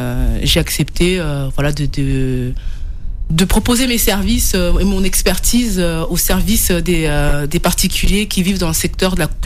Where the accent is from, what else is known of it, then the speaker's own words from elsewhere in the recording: Issy-les-Moulineaux, Île-de-France, France; Je suis originaire d'ici des Moulineaux.